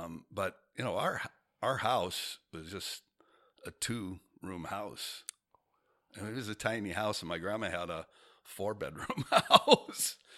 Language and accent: English; Olney, Oregon, United States; And I take a lot of pride saying that I'm from Olney.